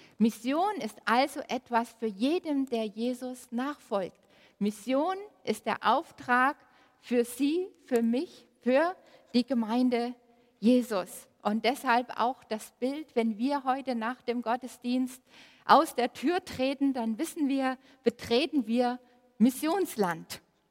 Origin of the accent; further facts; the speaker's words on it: Chemnitz, Saxony, Germany; born there; ich bin gebürtige Chemnitzerin. Ich komme aus Dreisdorf-Klöser, also nur über den Berg so ungefähr.